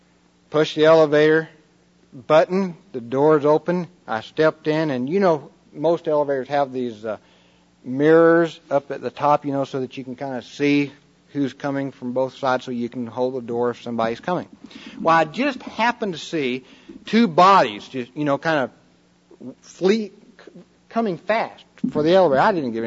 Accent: Atlanta, Georgia, United States; And I said, "Hi, I'm from Atlanta."

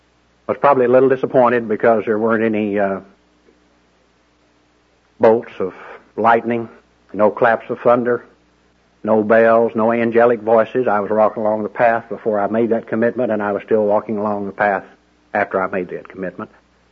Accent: Gainesville, Texas, United States; born there; I was born in Gainesville, which is not that far from Wichita Falls, and went to Sunday school and church on Sunday

